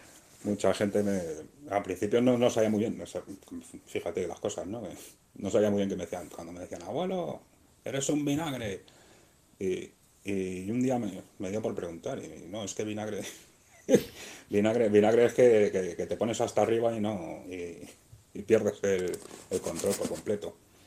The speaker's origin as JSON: {"language": "Spanish", "town": "Soria", "region": "Castile and León", "country": "Spain", "said": "La primera borrachera me la cogí en mi pueblo, en Soria. Y no sé, tendría yo borrachera, pues tendría 15 o 16 años."}